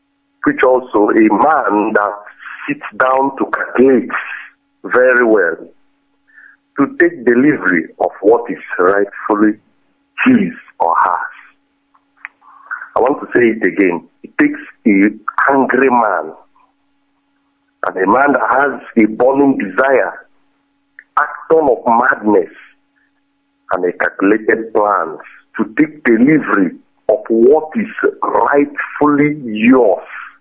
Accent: Ogidi, Anambra, Nigeria; I'm calling from the zoo, from the heart of darkness, and I'm from Ogidi in the Dimly North local government of Anambra State.

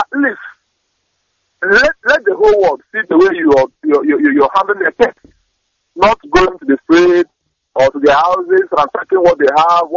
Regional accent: Obeti, Imo, Nigeria; My own community where I come from. I come from Obeti. My community is called Obeti in Ohaji Ebema local government.

